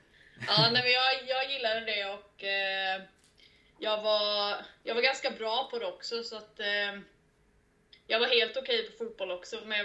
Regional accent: Kalmar, Kalmar County, Sweden; Jag är ifrån Kalmar kan man väl säga, men nu bor vi ungefär 20 minuter ifrån Kalmar.

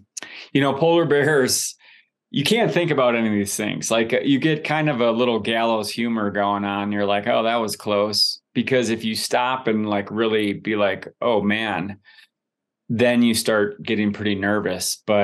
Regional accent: Wisconsin, United States; dude, I grew up in Wisconsin and I was skiing in jeans at Little Switzerland

